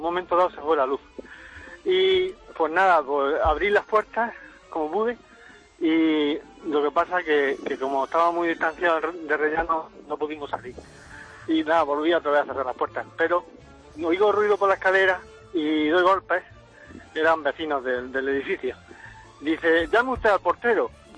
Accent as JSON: {"language": "Spanish", "town": "Lorca", "region": "Region of Murcia", "country": "Spain", "said": "yo en un momento dado estuve viviendo en Madrid. Y yo vivo en Murcia, soy de Lorca."}